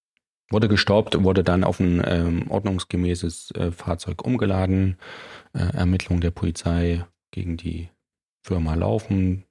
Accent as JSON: {"language": "German", "region": "Thuringia", "country": "Germany", "said": "du hast schon gesagt, ich komme aus Thüringen."}